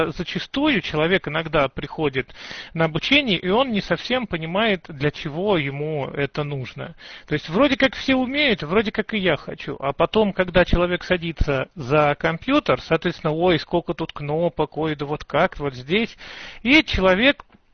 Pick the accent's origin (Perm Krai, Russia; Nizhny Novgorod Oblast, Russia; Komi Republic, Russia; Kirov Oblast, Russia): Nizhny Novgorod Oblast, Russia; Dzerzhinsk; Я сам из Нижегородской области, из города Дзержинска, это в 20 с небольшим километров от Нижнего Новгорода.